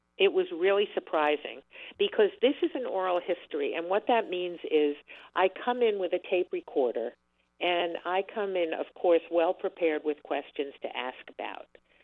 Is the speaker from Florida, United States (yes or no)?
yes; Miami Beach, Florida, United States; I grew up in Miami Beach, a child of parents who never cooked unless throwing a frozen TV dinner into the oven is your idea of cooking.